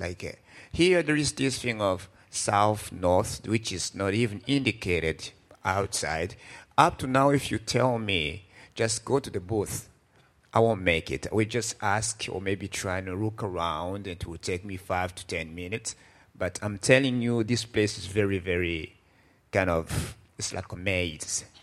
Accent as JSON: {"language": "English", "country": "Rwanda", "said": "from Rwanda."}